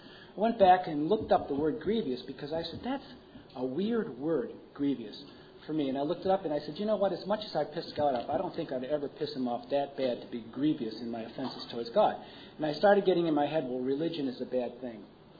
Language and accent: English; Niagara Falls, New York, United States; Growing up in Niagara Falls in the 1950s was a trip. It really was. I lived on the corner of 25th and Welch Avenue in Niagara Falls, New York.